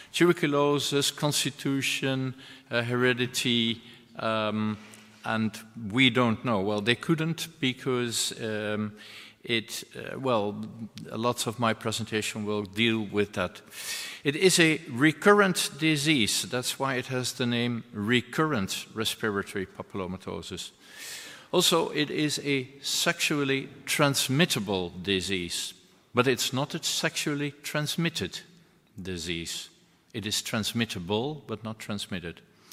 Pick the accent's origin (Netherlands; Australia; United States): Netherlands; Amsterdam, North Holland; I'm from Amsterdam, and actually I was in Amsterdam until less than half a year ago.